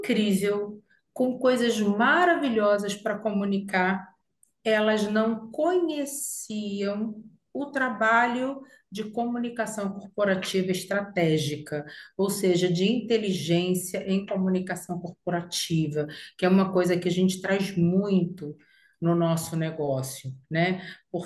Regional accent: Rio de Janeiro, Brazil; accent: carioca; now in Maceió, Brazil; Eu sou carioca, como dá para perceber pelo meu sotaque

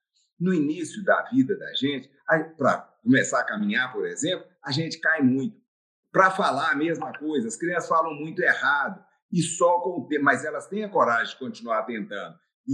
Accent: João Monlevade, Minas Gerais, Brazil; born there; Já se tinha naquela época relatos de outros casos na cidade, João Molevade, onde eu nasci

